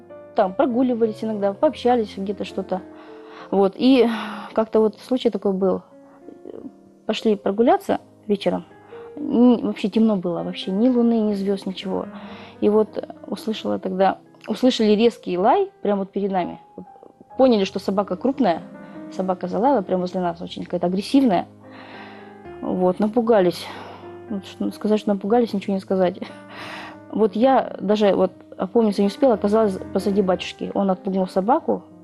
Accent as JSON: {"language": "Russian", "town": "Karazhal", "region": "Karaganda Region", "country": "Kazakhstan", "said": "У меня мама кореянка, мы из Казахстана, а папа у меня с Рязани, русский. Вот, я, получается, метиска"}